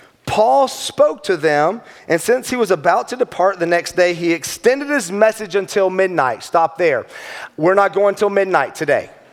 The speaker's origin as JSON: {"language": "English", "region": "Georgia", "country": "United States", "said": "Like I said, I'm from Georgia, so Chipper Jones, his name affectionately became Chipper as soon as he entered into our home."}